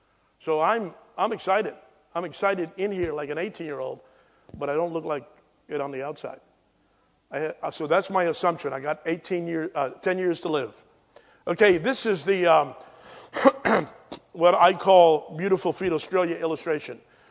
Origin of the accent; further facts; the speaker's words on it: New York City, New York, United States; But, I'm from New York City, and I can throw hands.